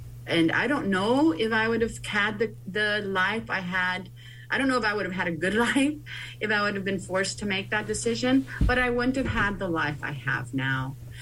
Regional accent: Laredo, Texas, United States; I was the first person from my hometown of Laredo, Texas, which is 98% Mexican American, to ever be accepted to Yale.

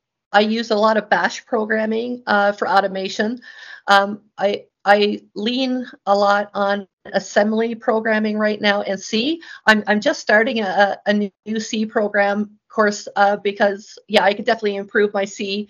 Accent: Newfoundland and Labrador, Canada; I'm from Newfoundland, Canada.

